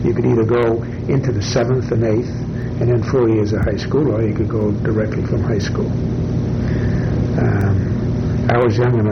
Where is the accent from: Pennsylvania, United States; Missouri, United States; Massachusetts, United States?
Massachusetts, United States; Boston; also born or lived in Maine; Well, I was born in Maine, in the state of Maine. My folks moved to Boston when I was about a year and a half old. And we lived in Boston until I was 13 years old.